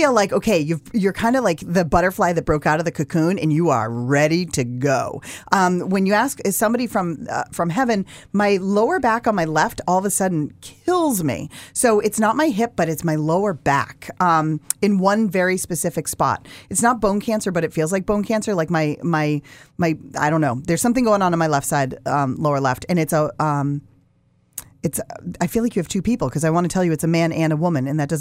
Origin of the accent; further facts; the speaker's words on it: Massachusetts, United States; I didn't get the correct key when I was young and growing up in Massachusetts on a radio show.